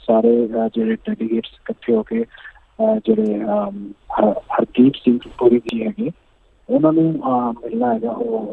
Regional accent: Delhi, India; ਮੈਂ ਦਿੱਲੀ ਤੋਂ ਹਾਂ, ਮੈਂ ਉੱਥੇ ਗਿਆ ਨਹੀਂ ਹਾਂ ਹਾਲੇ ਤੱਕ

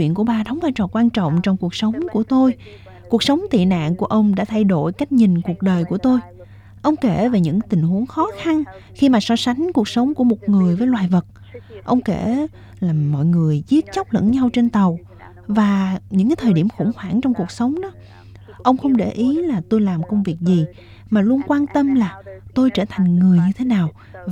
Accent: Australia; tôi sinh ra và lớn lên ở Úc, nên tôi không cảm thấy có vấn đề gì

